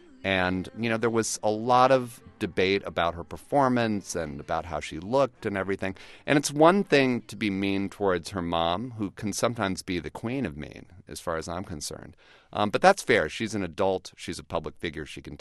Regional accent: Cleveland, Ohio, United States; Oh, well, that still hurts because, Robert, I'm from Cleveland

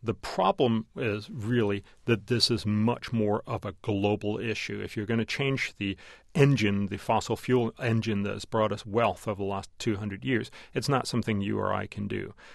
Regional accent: Copenhagen, Capital Region of Denmark, Denmark; English is a second language; And for instance, my hometown, Copenhagen, would probably not mind it getting a little warmer.

